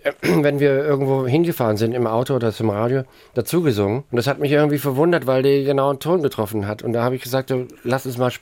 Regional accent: Munich, Bavaria, Germany; Ich bin eigentlich ein Wahlbayer. Ich fühle mich da auch sehr wohl. Also aufgewachsen, bewusst aufgewachsen bin ich ja auch in Bayern und in München. Aber meine Wurzeln auch geistiger Natur sind schon auch noch im Norden.

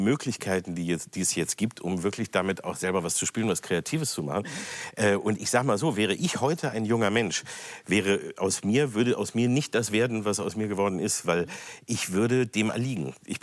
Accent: Peine, Lower Saxony, Germany; Ich bin in Peine groß geworden, da war es allerdings schwer, zu reisen und wegzugehen.

